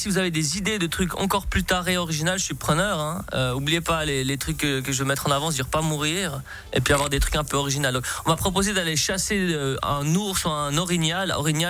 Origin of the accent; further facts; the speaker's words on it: Switzerland; Je suis un Suisse en voyage, je suis pas un Français en voyage.